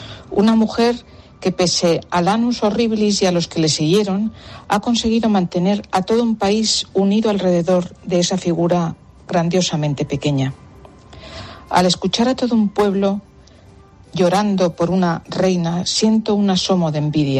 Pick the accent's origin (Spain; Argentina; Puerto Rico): Spain; como española. Me gustaría ver a mi país unido en una casa común